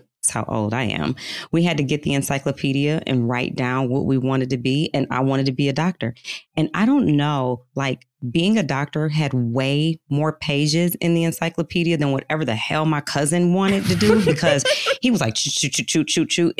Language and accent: English; Farmington Hills, Michigan, United States; yeah, I'm from Detroit. So that's like our Metro Detroit area.